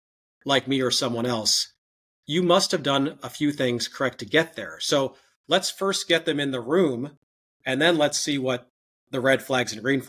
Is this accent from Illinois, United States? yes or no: yes; Chicago, Illinois, United States; Like you, I'm from the Chicago area. I went to public schools, was fortunate to go to Princeton for my undergrad